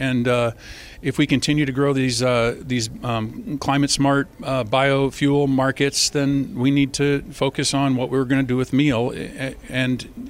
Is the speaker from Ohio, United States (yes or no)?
no; Iowa, United States; I'm from District 2. That's North Central Iowa.